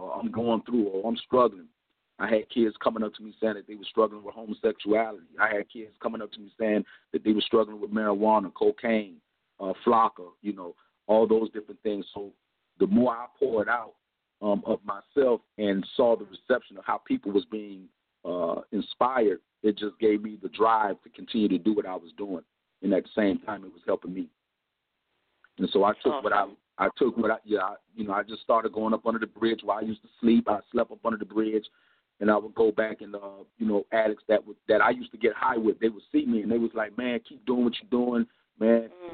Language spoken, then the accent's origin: English; Compton, California, United States; I used to run the streets and gangbang with when I was growing up in Compton.